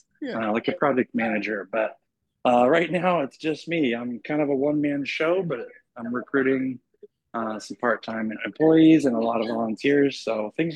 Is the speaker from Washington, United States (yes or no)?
yes; Chehalis, Washington, United States; I just moved back to Washington. I am a Washington native, born and raised in Chehalis. But I did my tour of duty in big cities for the last 22 years